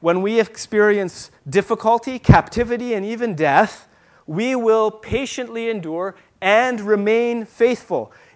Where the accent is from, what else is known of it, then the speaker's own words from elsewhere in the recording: Moravia, Czechia; moved away; So some of you may know that I am an immigrant from the Czech Republic, And my heritage is in the Czech Republic, is from the Moravian Brotherhood.